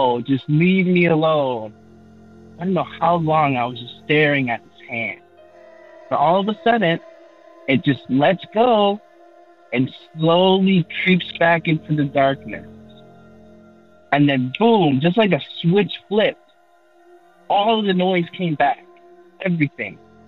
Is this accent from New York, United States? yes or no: no; Florida, United States; I'm from Florida. So this happened to me in Miami.